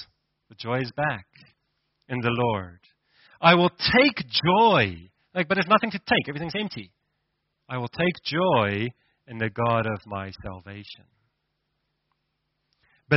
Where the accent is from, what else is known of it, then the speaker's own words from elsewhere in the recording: Gauteng, South Africa; but I'm from Gauteng originally, so I may.